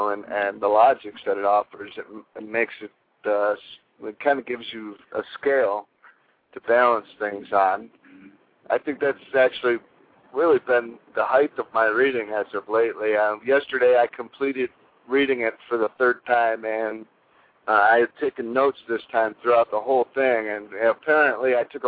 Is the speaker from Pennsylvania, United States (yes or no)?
no; Ohio, United States; Well, I am originally from Ohio, man, so. You know, that dry humor, unfortunately, is infectious.